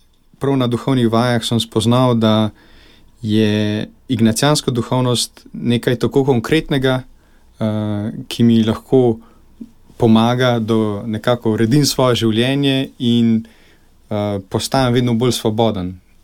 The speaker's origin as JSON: {"language": "Slovenian", "town": "Kranj", "region": "Upper Carniola", "country": "Slovenia", "said": "Prihajam iz Kranja, preširnovega mesta, kot pravijo."}